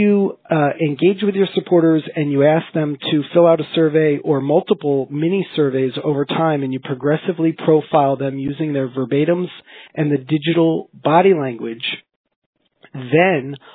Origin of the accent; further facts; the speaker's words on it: New Jersey, United States; I'll blame it because I'm from New Jersey.